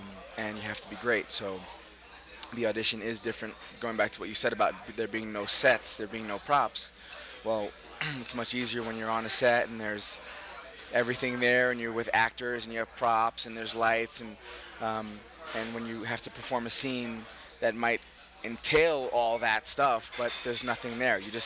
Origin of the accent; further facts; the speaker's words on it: Brooklyn, New York, United States; I'm from Brooklyn, yo! Yes, I'm born and raised in Brooklyn. Lived there for most of my young life until I was 24.